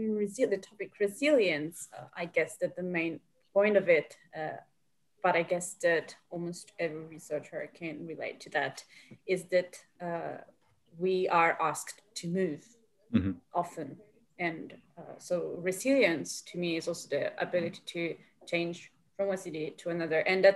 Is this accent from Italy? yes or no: yes; Catania, Sicily, Italy; As I said, I come from Sicily, and growing up in Sicily is very easy that you are exposed to classical heritage. Like in Catania, my hometown